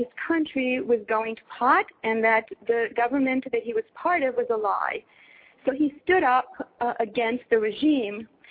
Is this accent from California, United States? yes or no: yes; Los Angeles, California, United States; I'm from Los Angeles.